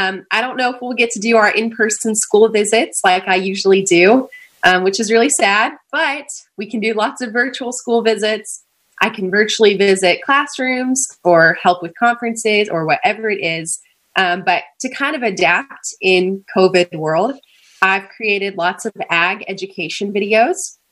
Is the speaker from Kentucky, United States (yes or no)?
yes; Lexington, Kentucky, United States; And I'm from Lexington, so it's where I am right now, sending you greetings from the Eastern time zone.